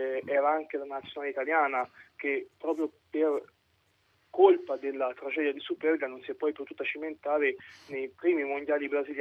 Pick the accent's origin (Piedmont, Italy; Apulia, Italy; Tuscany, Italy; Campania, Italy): Tuscany, Italy; Arezzo; io sono di Arezzo e tra Arezzo e Pugliese c'è una rivalità incredibile.